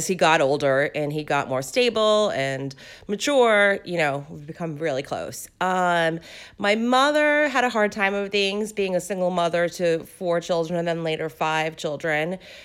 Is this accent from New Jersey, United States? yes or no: no; Boston, Massachusetts, United States; Yes, and so I grew up in Boston, so it would have been nice to leave Boston, but actually going to school in Boston/Cambridge is, you know, so awesome and so much fun.